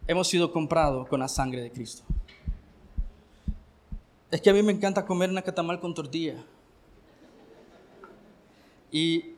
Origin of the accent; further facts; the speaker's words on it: Jinotega, Nicaragua; Yo nací en Jinotega, soy del norte, me encanta la cuajada